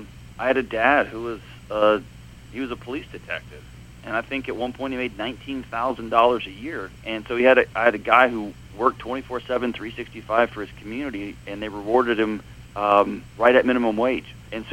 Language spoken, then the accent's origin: English; Texas, United States; I'm from Texas, and so we obviously are crazy about our football.